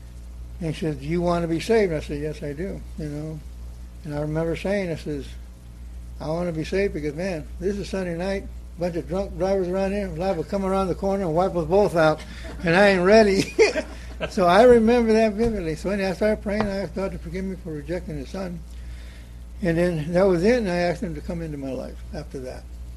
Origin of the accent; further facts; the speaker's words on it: Tehachapi, California, United States; Well, anyhow … I'm from Tehachapi. I'm pastoring that little church right there in Tehachapi right now.